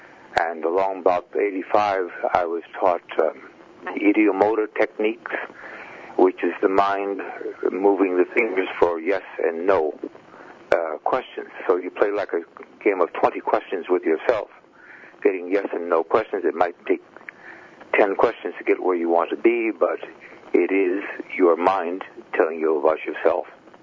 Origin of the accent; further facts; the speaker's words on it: Chicago, Illinois, United States; now in California, United States; I came from a dysfunctional family, and so I had issues. And as I grew up, I migrated over to from Chicago over to California.